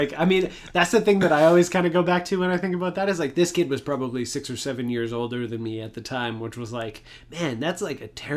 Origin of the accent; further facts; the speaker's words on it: Canada; I'm just like way too Canadian.